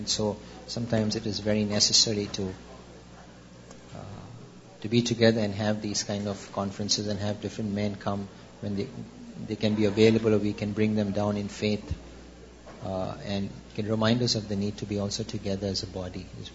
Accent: Bangalore, Karnataka, India; I'm from Bangalore, India

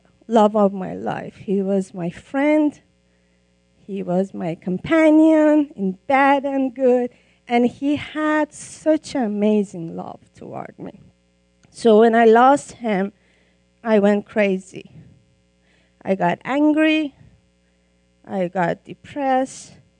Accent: Iran; English is a second language; Some of you may know I'm from Iran.

